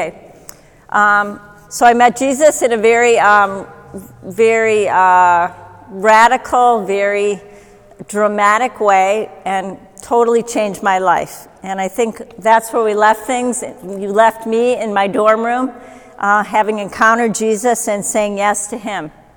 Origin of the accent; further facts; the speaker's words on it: Chicago, Illinois, United States; Basically, I was a Jewish girl growing up on the North Shore of Chicago.